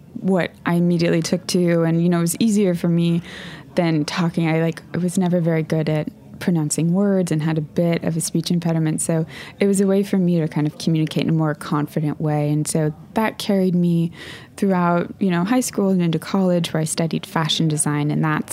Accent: Missouri, United States; I grew up in a farming community in central Missouri, where despite, you know, being surrounded by farmers and really lush farmland

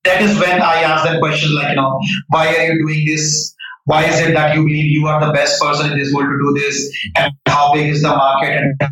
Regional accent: India; moved away as an adult; now in United States; So I grew up in India, went to IIT Delhi

